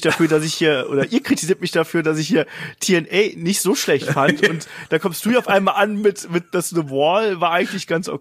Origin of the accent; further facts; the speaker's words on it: Cologne, North Rhine-Westphalia, Germany; Als Kölner, Karneval, Kamelle und so ist ja auch bald um die Ecke.